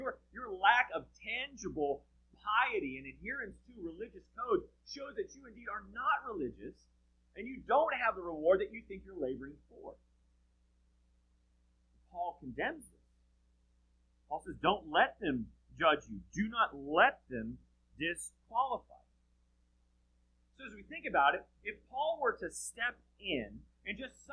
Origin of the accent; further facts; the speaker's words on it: Southeast, United States; God, growing up in the Southeast, there's many, many things I love about the Southeast.